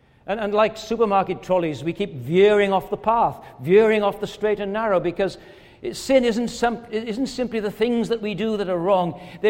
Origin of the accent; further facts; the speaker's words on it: Wales, United Kingdom; But I come from Pembrokeshire, which is on the southwest tip of Wales, just before you go across to Ireland.